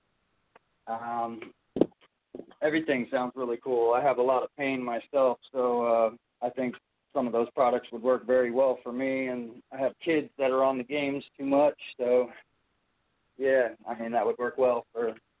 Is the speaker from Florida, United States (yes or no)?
yes; Florida, United States; I'm from Florida.